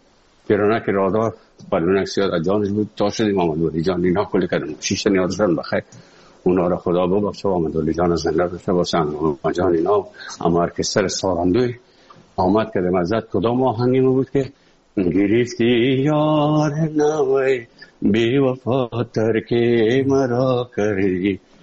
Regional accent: Afghanistan; also born or lived in Moscow, Russia; از افغانستان برامدیم آمدیم سه مسکو. 4 سال مسکو به بسا سختی وردم شدید یا زندگی رو تیر کردیم

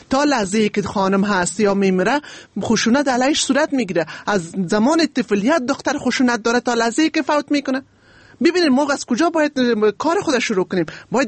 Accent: Afghanistan; ما الحمدلله مسلمان هستیم، ما شما افغان هستیم، جرگه های قومی داریم

